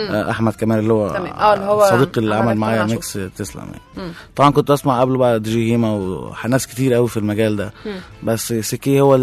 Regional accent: Diyarb Negm, Sharqia Governorate, Egypt; انا من ديار بنجم الشرقيه.

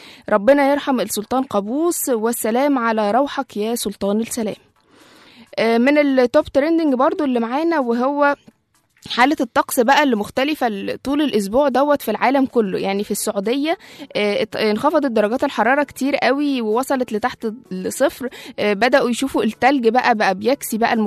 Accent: Egypt; وترسم الضحك على وشوشنا مش كمصريين بس، لا في الوطن العربي كله

